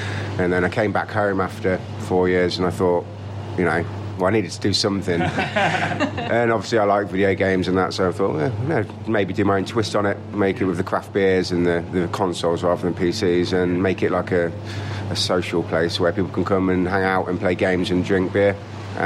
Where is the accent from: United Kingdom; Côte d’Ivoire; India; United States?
United Kingdom; Lincoln, East Midlands; I'm from Lincoln.